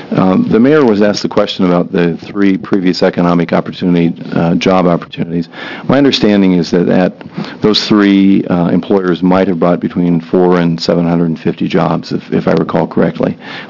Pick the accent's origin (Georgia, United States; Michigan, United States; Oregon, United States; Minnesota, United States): Oregon, United States; Redmond; I grew up in Redmond. I am in Redmond frequently.